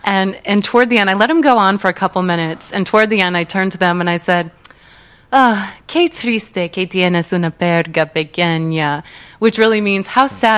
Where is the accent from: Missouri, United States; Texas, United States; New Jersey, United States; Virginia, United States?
Missouri, United States; St. Louis; now in Los Angeles, United States; so I grew up in the Midwest, so the middle of the country where no one